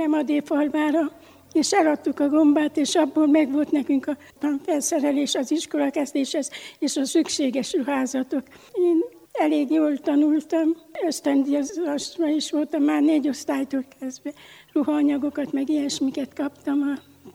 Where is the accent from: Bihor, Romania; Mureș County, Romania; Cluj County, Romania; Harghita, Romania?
Harghita, Romania; Csíkborzsova; moved away as an adult; now in Budapest, Hungary; De 99-ben mentem Magyarországra, ugyanis a 2 gyermekem kitelepedett, én még mentem családegyesítőnek a gyerekekkel.